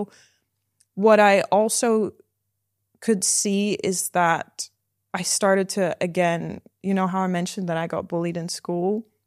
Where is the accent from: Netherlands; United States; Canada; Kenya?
Netherlands; English is a second language; So I'm from the Netherlands. That's why my accent is a bit weird. But I grew up in quite a small town over there, and I grew up in a single parent Christian household.